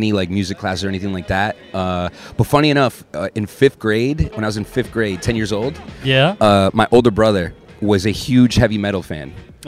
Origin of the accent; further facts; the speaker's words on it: Chicago, Illinois, United States; born there; I was born in Chicago, yeah.